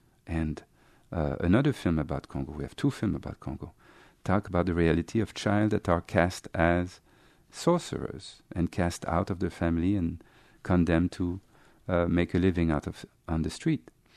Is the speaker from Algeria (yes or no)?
yes; Algeria; We are from Algeria, and we are trying now to set up a Skype interview with the filmmaker.